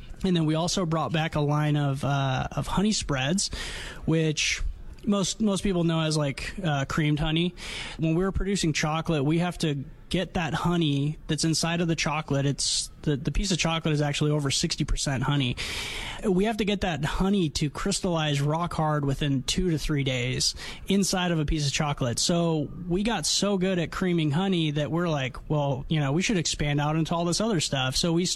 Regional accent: Armenia; now in United States; I immigrated here from Armenia, actually, where my family was five generations of beekeepers. And when we came to America, to the West Coast

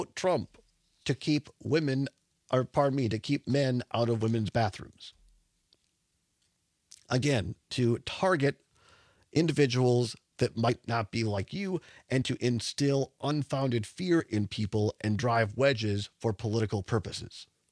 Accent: Richland Center, Wisconsin, United States; not too far from my hometown of Richland Center

